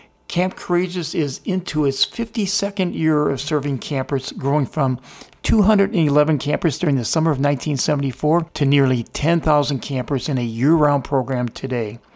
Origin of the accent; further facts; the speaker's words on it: Dubuque, Iowa, United States; I remember growing up in Dubuque, having a transistor radio, and going to bed listening to WMT's Air Your Opinion under the sheets.